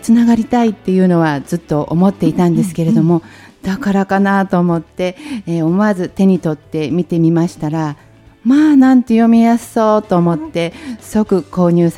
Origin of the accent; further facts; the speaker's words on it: Hyogo, Japan; はい、兵庫県から参りました。